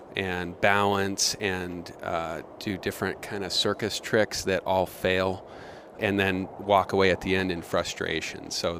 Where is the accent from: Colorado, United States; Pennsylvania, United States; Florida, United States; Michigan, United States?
Pennsylvania, United States; now in Alaska, United States; I came up here from Pennsylvania about 18 years ago, and I came up for adventure and the Jack London thing and mountains and fish and all this great stuff.